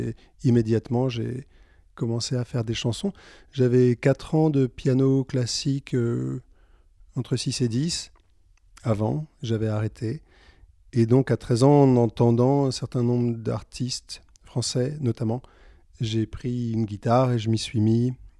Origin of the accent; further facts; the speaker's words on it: Nice, Provence-Alpes-Côte d'Azur, France; also born or lived in Paris; Et j'ai grandi à Nice et j'ai passé pas mal de temps à Paris. Je suis arrivé ici il y a à peu près 4 ans.